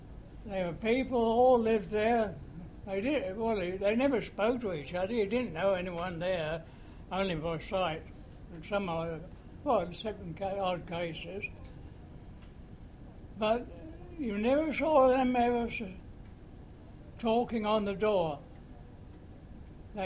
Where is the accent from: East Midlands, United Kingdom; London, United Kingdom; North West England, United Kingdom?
London, United Kingdom; born there; I was born in Islington, London, in a street which is called Blundell Street.